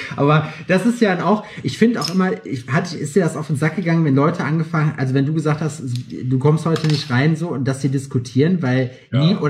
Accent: Lüdenscheid, North Rhine-Westphalia, Germany; als ich in meiner alten Heimat in Lüdenscheid

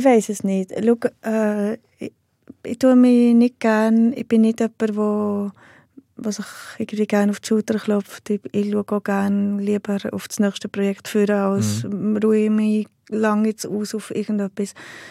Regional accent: Heiligenschwendi, Bern, Switzerland; Im Berner Oberland, einem kleinen Bauerndorf.

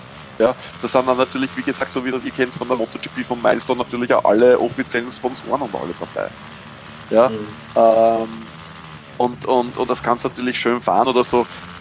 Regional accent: Austria

